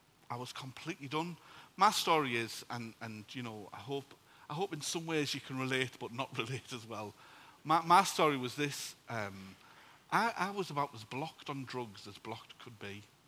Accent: Middlesbrough, North East England, United Kingdom; So just a little bit of background from me. I'm from Middlesbrough.

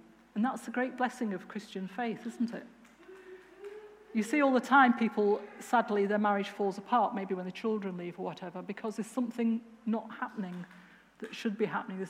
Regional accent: Scotland, United Kingdom; so that means the kids can stay in the Scottish education system, we came from Scotland.

